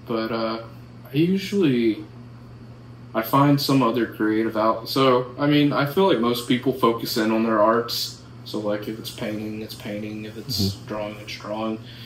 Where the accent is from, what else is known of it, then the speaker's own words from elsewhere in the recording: Saltillo, Mississippi, United States; Well, I grew up in North Mississippi around Tupelo in a little town called Saltillo.